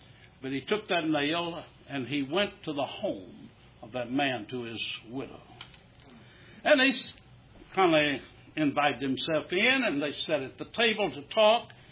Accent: Louisiana, United States; born there; My mother said I was born in Caldwell Parish.

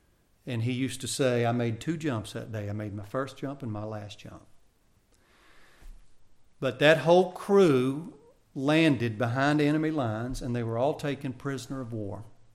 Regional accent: Nashville, Tennessee, United States; I grew up in Nashville, and we'd go down to, my family lived in Louisiana.

